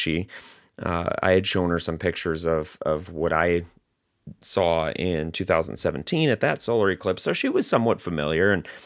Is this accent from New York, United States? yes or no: no; Wisconsin, United States; I'm from Wisconsin, which has some of the most difficult city and town names to pronounce.